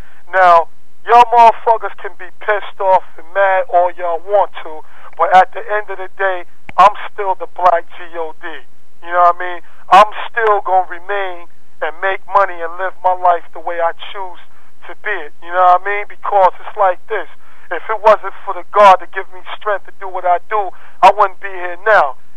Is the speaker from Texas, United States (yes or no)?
no; Brooklyn, New York, United States; now in Miami, United States; I'm from Brooklyn, baby, and 10304 Shaolin. You know what I mean? I'm holding it down right now, right here in beautiful Miami, Florida, living my life.